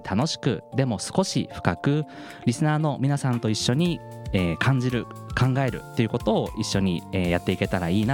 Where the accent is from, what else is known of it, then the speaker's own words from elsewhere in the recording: Hiroshima, Japan; now in Kyoto, Japan; 僕は広島県出身で、現在は京都にある京都芸術大学というところで大学教員をしながら